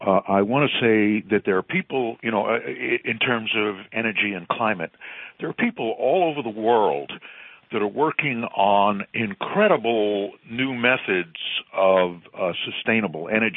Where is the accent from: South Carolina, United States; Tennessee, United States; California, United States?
California, United States; Berkeley; There's a researcher in my hometown in Berkeley and the university.